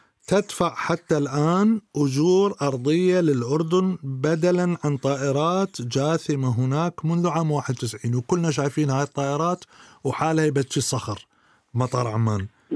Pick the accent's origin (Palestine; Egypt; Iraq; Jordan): Iraq; أنا أصعد للطيارة، أنا عراقي ما أشوف بطاقة من الخدمة ولا عراقية ولا عراقي